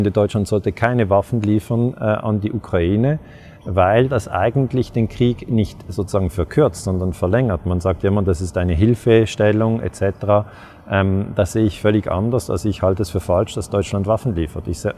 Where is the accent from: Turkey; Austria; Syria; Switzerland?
Switzerland; wie die Schweiz, mein Heimatland